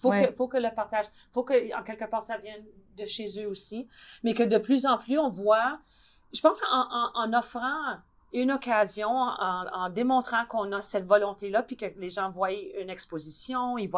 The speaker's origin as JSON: {"language": "French", "region": "Manitoba", "country": "Canada", "said": "je suis franco-manitobaine, que je suis de souche, je suis d'ici. Mm-hmm. J'ai appris le français en premier, j'ai appris l'anglais en second"}